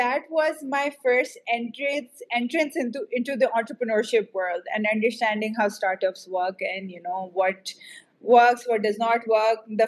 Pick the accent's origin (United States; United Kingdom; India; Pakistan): Pakistan; growing up in Pakistan.